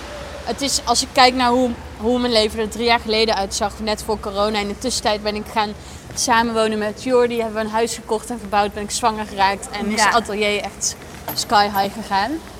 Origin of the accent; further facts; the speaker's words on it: Eindhoven, North Brabant, Netherlands; accent: Brabant; Nee, in Eindhoven wel. Niet in het centrum. In gewoon zo'n hele fijne, gezellige woonwijk met allemaal kinderen. Echt zo super fijne plek om op te groeien.